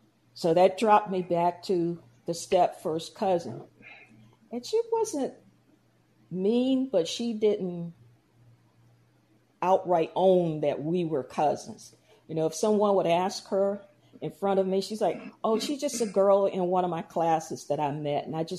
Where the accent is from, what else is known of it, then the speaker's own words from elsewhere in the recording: Georgia, United States; We're both from Georgia.